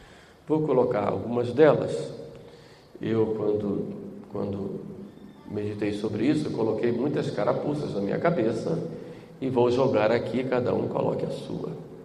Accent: Northeast Region, Brazil; Quando eu era pequeno, dizia lá no Nordeste que a única coisa que cabe

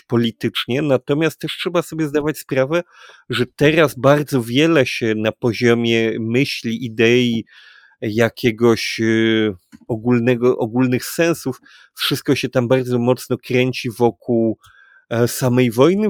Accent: Kraków, Lesser Poland, Poland; bardzo podobnie jakby ona przyleciała w nasz dom w Krakowie, to znaczy, czy akurat my jesteśmy z Krakowa

